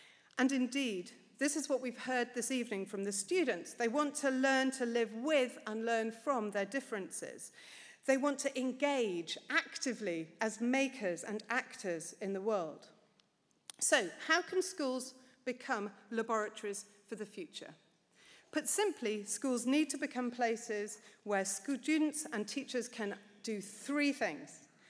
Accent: United Kingdom; And I speak as a British person who is in a state of trauma at the moment.

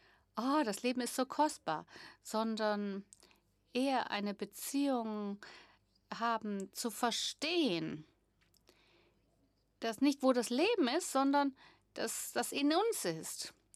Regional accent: Texas, United States; Sowohl dieser Stein als auch ich komme aus Texas.

